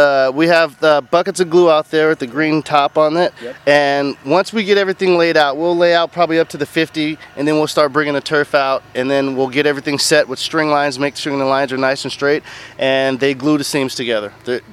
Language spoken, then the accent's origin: English; Eugene, Oregon, United States; I am from Eugene, Oregon. I'm an Oregon Duck.